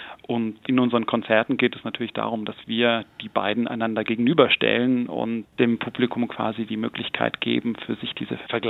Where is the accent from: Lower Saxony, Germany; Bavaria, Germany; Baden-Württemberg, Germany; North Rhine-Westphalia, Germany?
Baden-Württemberg, Germany; Jungingen; Ja, also ich komme ursprünglich aus Jungingen bei Hechingen